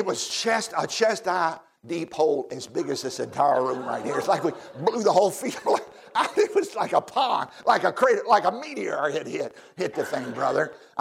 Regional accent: Virginia, United States; Now, I grew up in Southside, Virginia. We all know in Virginia, it's impossible to get the good fireworks legally.

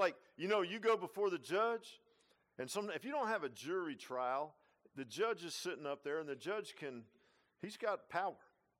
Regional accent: Virginia Beach, Virginia, United States; I grew up in Virginia Beach. We'd go down to Fort Story.

